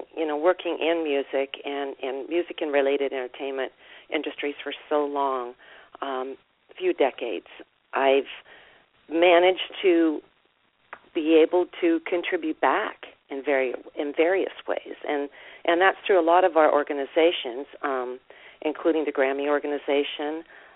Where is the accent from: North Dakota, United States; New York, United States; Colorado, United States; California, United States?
California, United States; Vallejo; in particular is the Vallejo Community Arts Foundation. I'm on their board of trustees, and that's my hometown.